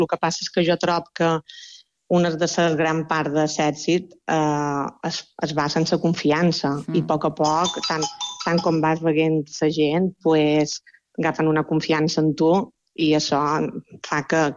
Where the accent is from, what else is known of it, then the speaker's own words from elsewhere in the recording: Balearic Islands, Spain; som menorquina.